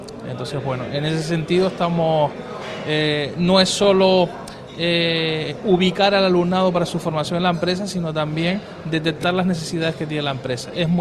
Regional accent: Canary Islands, Spain; Soy majorero, puedo decirlo así.

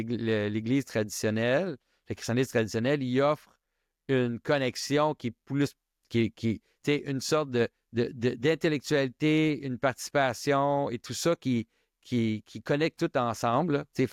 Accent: United States; dans les églises que j'ai grandi aux États-Unis, dans les églises baptistes

